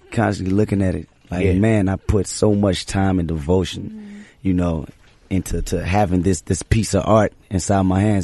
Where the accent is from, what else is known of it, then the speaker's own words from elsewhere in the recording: Compton, California, United States; me growing up in Compton and being influenced by so much. Those were my uncles, my grandfather.